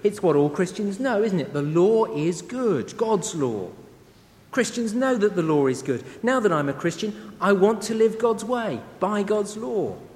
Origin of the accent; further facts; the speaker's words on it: England, United Kingdom; me, being an Englishman, love to have my tea made in a teapot